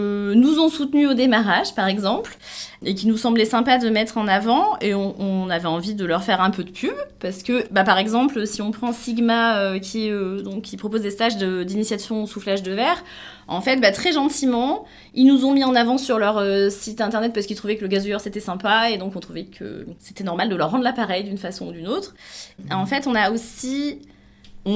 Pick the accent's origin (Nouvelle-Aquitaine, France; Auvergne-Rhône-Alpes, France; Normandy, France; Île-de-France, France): Auvergne-Rhône-Alpes, France; Et comme on est du Sud-Ardèche, pour l'instant, c'est en Sud-Ardèche.